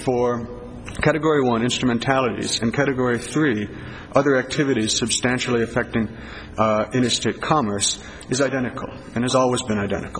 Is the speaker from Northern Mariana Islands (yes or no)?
yes; Saipan, Northern Mariana Islands; from Saipan, Counsel for Defendant Appellant Francisco de la Cruz.